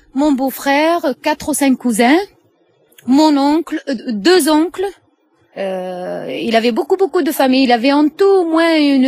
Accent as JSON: {"language": "French", "town": "Fez", "region": "Fès-Meknès", "country": "Morocco", "said": "Je suis de Fès."}